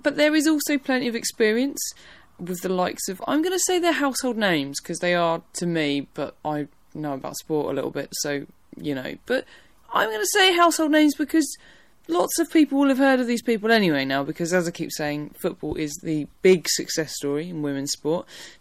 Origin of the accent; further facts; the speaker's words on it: England, United Kingdom; you know, I am English, but I know we have lovely Welsh and Scottish listeners as well